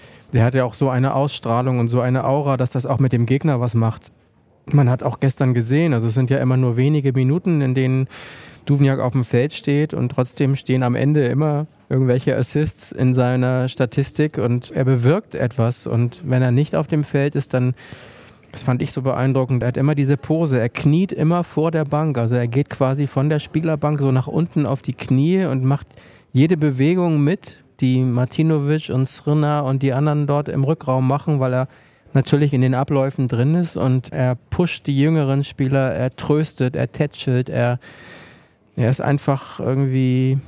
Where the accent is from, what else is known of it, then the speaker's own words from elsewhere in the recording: Kiel, Schleswig-Holstein, Germany; als Kieler